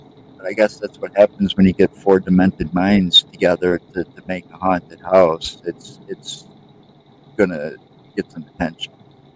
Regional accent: Watertown, Wisconsin, United States; I'm from Watertown.

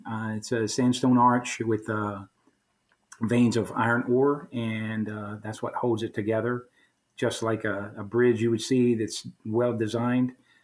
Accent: Midwest, United States; it's a beautiful thing for me growing up in the Midwest to have that bridge and go back home, as it were, to Alabama.

